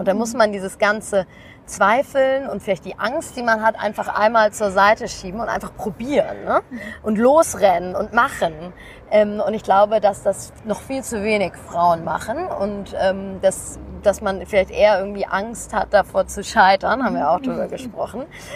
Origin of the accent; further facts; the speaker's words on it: Hamburg, Germany; Ich bin ja auch in der Stadt in Hamburg groß geworden.